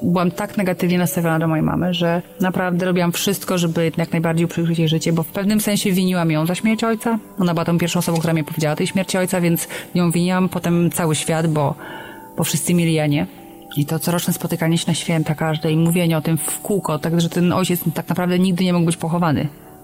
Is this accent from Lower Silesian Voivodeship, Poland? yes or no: no; Podlaskie Voivodeship, Poland; mimo że daleko od Białowieży jestem. Pewnie za 30-40 kilometrów, ale to było ważne, że to moje strony. Dorastałam sobie na wsi.